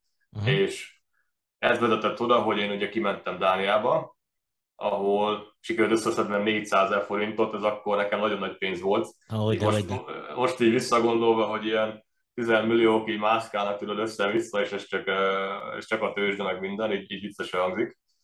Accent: Zalaegerszeg, Zala, Hungary; Én zalaegerszegi vagyok ugye alapvetően, és el is helyezkedtem

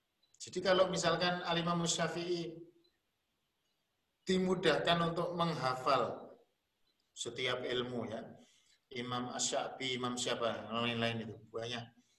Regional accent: Surakarta, Central Java, Indonesia; Saya jawab, saya dari Solo. Wah, Solo cedak Wonogiri, ya dekat.

